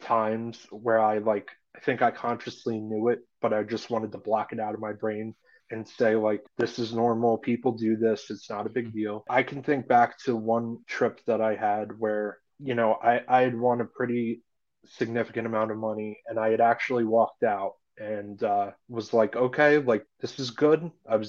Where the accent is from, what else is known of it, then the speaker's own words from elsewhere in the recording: Pennsylvania, United States; Yeah, so I'm in the suburbs of Philadelphia and I'm still a diehard Philly sports fan.